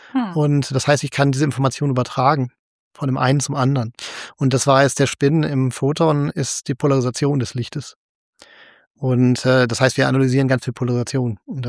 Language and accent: German; North Rhine-Westphalia, Germany; Als Ostwestfale sollte man ja denken, ich kenne Paderborn sehr gut.